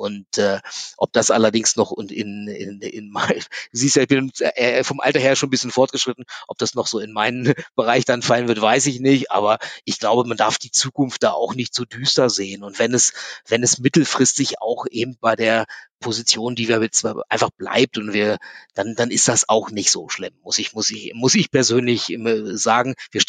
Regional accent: Hanover, Lower Saxony, Germany; born there; Also ich bin ja gebürtiger Hannoveraner, deswegen habe ich mein Rugby-Spiel also in Hannover gelernt.

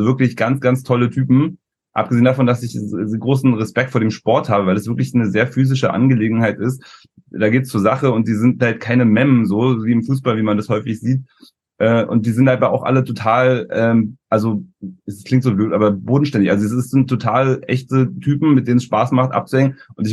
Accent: Berlin, Germany; Wir kommen ja aus Berlin.

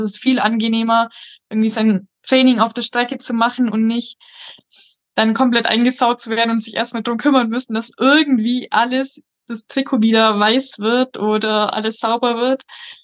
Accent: Augsburg, Bavaria, Germany; weil ich komme aus der Nähe von Augsburg.

